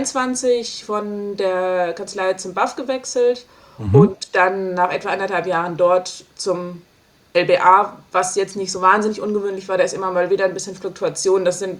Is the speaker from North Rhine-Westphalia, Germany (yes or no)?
no; Frankfurt am Main, Hesse, Germany; hast du ja gerade schon gesagt, ich bin 38, Juristin, bin aus Frankfurt am Main, hier in der Nähe vom Flughafen auch aufgewachsen